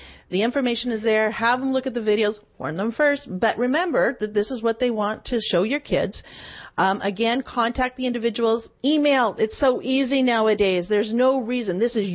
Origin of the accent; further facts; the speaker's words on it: British Columbia, Canada; But I don't think we as British Columbians would like to have the naming of our stadium that's paid for out of our coffers associated with a corporate sponsor